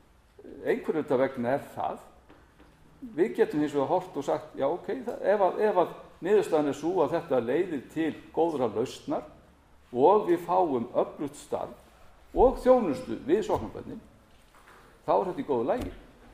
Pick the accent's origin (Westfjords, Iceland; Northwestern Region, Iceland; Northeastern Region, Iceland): Northeastern Region, Iceland; Ólafsfjörður; Þegar ég ólst upp í Ólafsfirði þá var þar alltaf kringum 1000 manns. Og þegar ég var þar búandi á árunum 88 til 92, þá voru það 1200 manns.